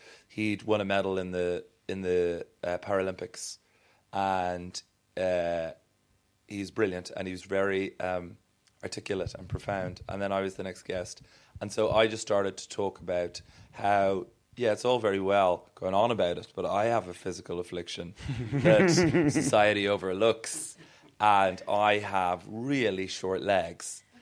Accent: Ireland

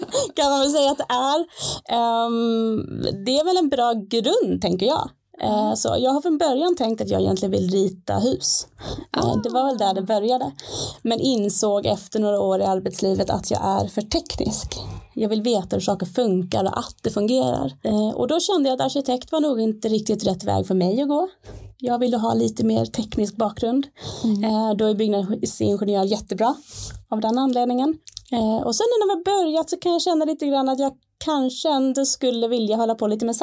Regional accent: Skåne, Sweden; moved away as an adult; also born or lived in Norrtälje / Uppsala; Jag kommer från Skåne. Mm. Jag är född och uppväxt där. Jag bott där tills jag var 18, ja, precis efter studenten. Sen flyttade jag till Norrtälje en liten period och träffade min sambo. Sen flyttade vi till Uppsala och så bodde vi där i jättemånga år

